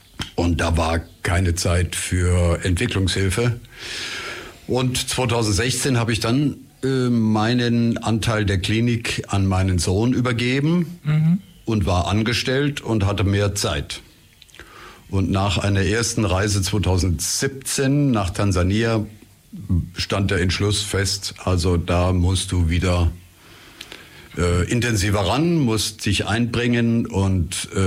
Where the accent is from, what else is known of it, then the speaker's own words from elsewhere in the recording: Rhineland-Palatinate, Germany; accent: Palatinate German; Ich komme aus der Pfalz und habe mir mühsam das Pfälzisch abgewöhnt.